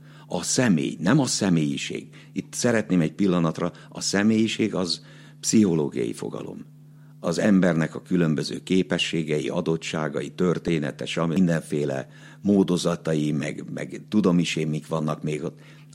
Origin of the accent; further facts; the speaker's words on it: Nézsa, Nógrád, Hungary; born there; Kistarcsa, Csömör, Gödöllő, mint szülőfalum itt, Nézsa, Vác